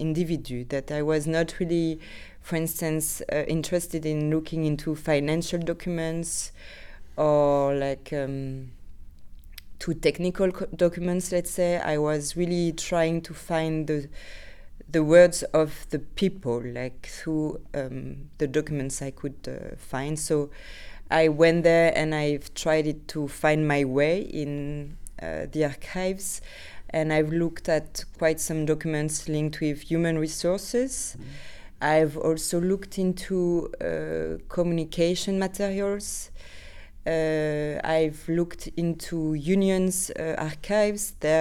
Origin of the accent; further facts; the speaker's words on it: France; now in Heerlen, Netherlands; I'm an artist from France, and I'm currently working and living in Heerlen, in Zuid-Limburg.